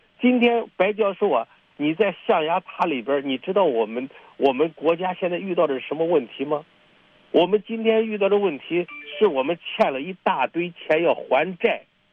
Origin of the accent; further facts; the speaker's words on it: United States; Chinese is a second language; 我们美国人现在还有能力再去帮助别人吗？我们到处马路上睡满了流浪汉